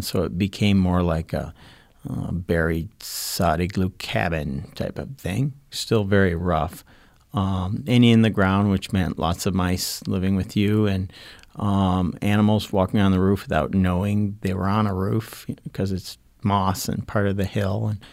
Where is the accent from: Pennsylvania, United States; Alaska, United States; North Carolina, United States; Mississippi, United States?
Alaska, United States; I grew up on the Kobuk River, which is about 100 miles north of the Arctic Circle in northern Alaska. I was 25 miles or so downriver from an Eskimo village.